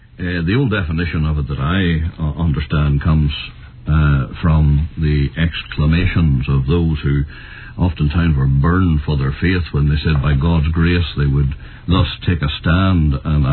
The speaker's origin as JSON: {"language": "English", "region": "Northern Ireland", "country": "United Kingdom", "tie": "born or raised there", "said": "I was born and raised in County Fermanagh. I have spent the larger part of my life back down in that part of the world. There's a Roman Catholic majority there."}